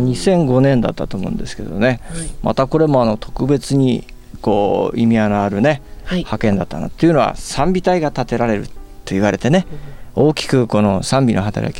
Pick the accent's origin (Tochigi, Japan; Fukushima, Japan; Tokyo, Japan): Fukushima, Japan; 私たちと同じ福島の出身なんですけれども